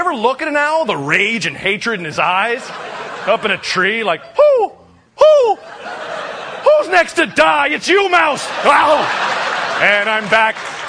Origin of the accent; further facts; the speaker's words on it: Oregon, United States; I'm from Oregon, I know.